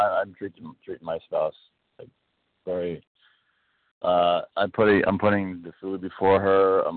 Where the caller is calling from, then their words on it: Florida, United States; from Florida.